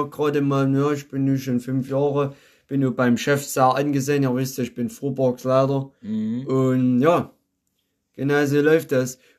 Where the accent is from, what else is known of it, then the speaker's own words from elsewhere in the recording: Zittau, Saxony, Germany; also ich bin persönlich ja noch ein bisschen weiter östlich Oberlausitzer Gebirge, weißt du hier, ne? Da komme ich daher aus Zittau.